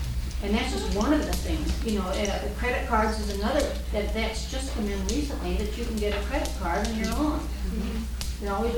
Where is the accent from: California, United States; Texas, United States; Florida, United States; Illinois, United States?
Illinois, United States; Well, I'm from Illinois